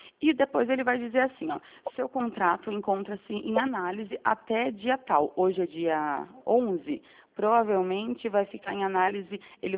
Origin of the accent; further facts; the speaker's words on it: São Roque, São Paulo, Brazil; É que eu sou de São Roque também, trabalho em São Roque.